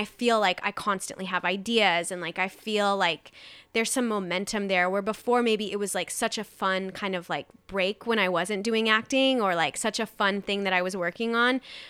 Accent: Nebraska, United States; now in New York City, United States; when I moved to New York City from Nebraska

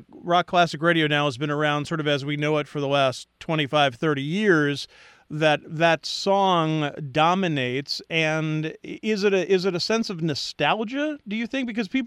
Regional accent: Philadelphia, Pennsylvania, United States; You know, I grew up in Philadelphia, and you were, when I was growing up, you were the god.

